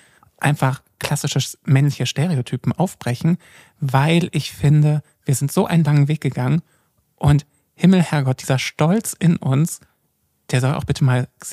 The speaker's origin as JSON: {"language": "German", "town": "Görlitz", "region": "Saxony", "country": "Germany", "tie": "born or raised there", "said": "ich bin in Görlitz groß geworden, du kennst die Gegend, es ist halt sächsische Kleinstadt"}